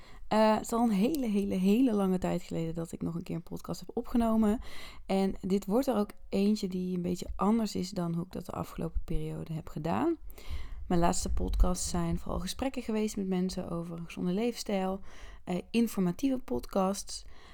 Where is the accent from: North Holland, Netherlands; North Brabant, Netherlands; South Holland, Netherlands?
North Brabant, Netherlands; also born or lived in Breda; now in Utrecht, Netherlands; Ik heb natuurlijk de laatste jaren altijd in Breda gewoond. Ik kom ook uit Brabant. Je hoort het nu steeds iets minder terug, heb ik het idee. Maar ik ben en blijf gewoon een echte Brabantse. Inmiddels dus 6 maanden in Utrecht. Ik ben hier naartoe verhuisd in mijn eentje.